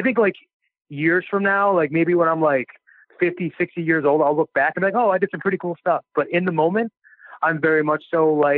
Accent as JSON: {"language": "English", "town": "Cleveland", "region": "Ohio", "country": "United States"}